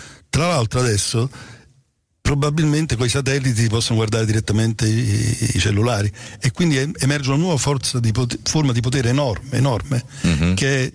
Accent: Naples, Campania, Italy; Io per esempio sono di Napoli, no? Come si sente dal rumore che faccio quando parlo

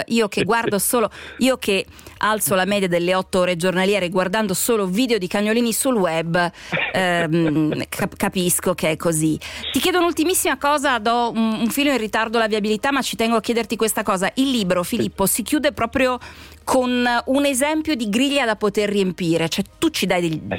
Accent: Parma, Emilia-Romagna, Italy; ma io sono di Parma

